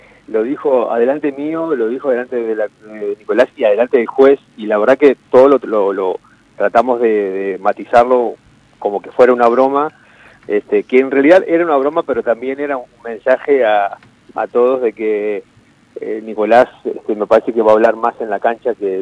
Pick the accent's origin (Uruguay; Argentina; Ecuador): Uruguay; now in Paraguay; como simple uruguayo que está aquí en Paraguay